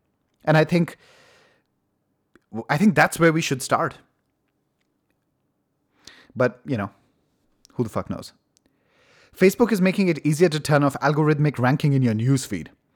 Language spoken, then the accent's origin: English; India; English is a second language; countries where this kind of political cycle exists, and I'm Indian, so I understand that at least a little bit